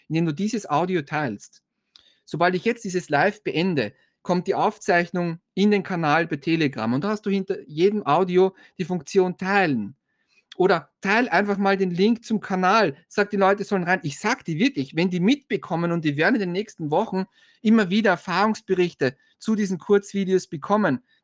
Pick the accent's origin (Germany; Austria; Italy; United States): Austria; Also bei uns in Österreich ist immer Herbst und dann Winter.